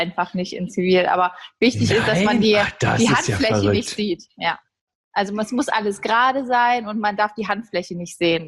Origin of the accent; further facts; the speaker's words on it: Berlin, Germany; now in Essen, Germany; Ich lebe und arbeite mittlerweile in Essen. Ich bin eigentlich Berlinerin.